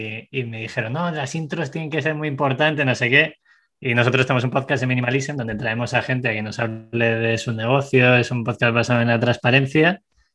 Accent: Segovia, Castile and León, Spain; born there; moved away; also born or lived in Madrid; tengo 33 años. 33 o 32, 30, bueno, del 87. Nací en Segovia, luego me fui a Madrid, he vivido en varias partes del mundo.

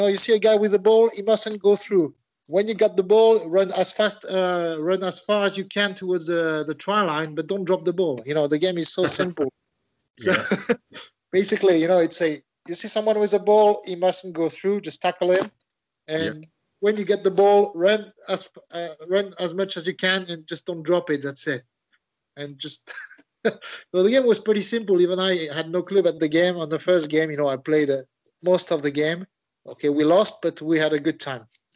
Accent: France; English is a second language; as you know, I'm French and I grew up in France.

